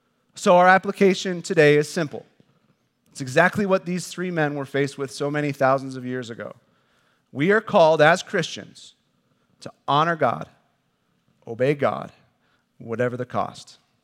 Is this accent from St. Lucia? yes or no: no; Buffalo, New York, United States; I'm from Buffalo. It feels like fall in Buffalo.